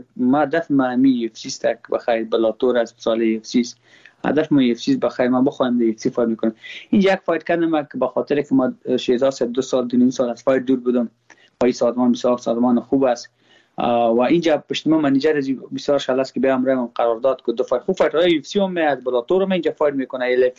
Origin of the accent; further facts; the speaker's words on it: Afghanistan; ما افغان هستم.